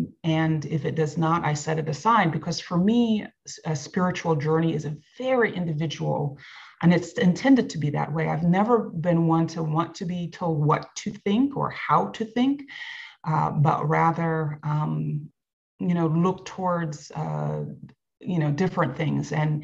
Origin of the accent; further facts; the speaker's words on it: Madison, Wisconsin, United States; also born or lived in Chicago; I was born in Chicago, but raised in Madison, Wisconsin in the 70s.